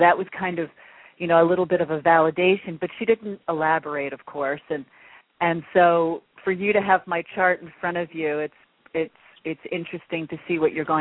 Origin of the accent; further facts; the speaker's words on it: New York City, New York, United States; born there; I was born in New York, so there's a connection there, her name.